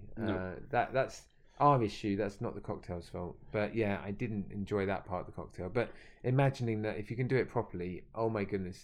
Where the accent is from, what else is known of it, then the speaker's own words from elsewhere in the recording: Chatham, South East England, United Kingdom; accent: Chatham; Chuck, I can't do it. I've lost my Chatham accent.